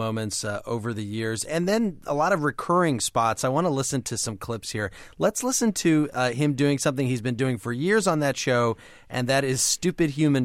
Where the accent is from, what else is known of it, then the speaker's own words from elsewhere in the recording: Illinois, United States; I'm from Illinois, so same reason.